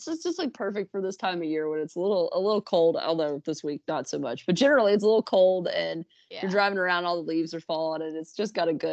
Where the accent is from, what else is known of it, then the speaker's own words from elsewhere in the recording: Kentucky, United States; I'm from Kentucky.